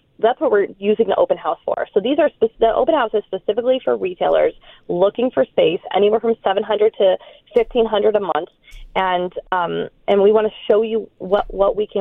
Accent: Tucson, Arizona, United States; I'm from Tucson, yes.

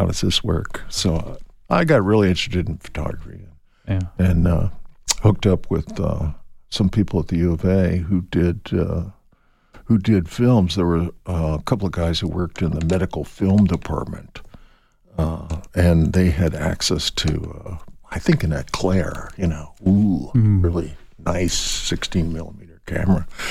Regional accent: Phoenix, Arizona, United States; I grew up in Phoenix watching the Wallace and Ladmo children's show.

